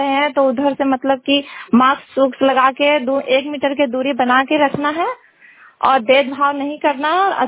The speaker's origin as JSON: {"language": "Hindi", "town": "Tatijhariya", "region": "Jharkhand", "country": "India", "said": "टाटीझरिया के रहने वाली हूँ, जिला हजारीबाग।"}